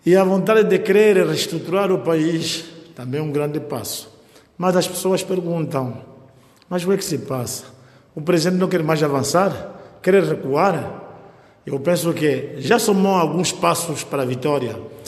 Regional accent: Angola; Eu também sinto, porque também sou mesmo angolano, e também com os meus 60 anos de idade

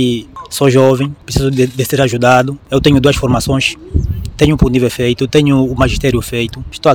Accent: Caála, Huambo, Angola; Sou natural do Ambo, município de Cala.

